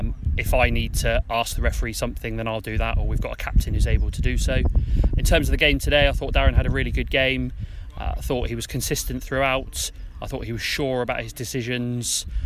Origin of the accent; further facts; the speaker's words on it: Hemyock, South West England, United Kingdom; I grew up in Hemyok, played for them some 15 years ago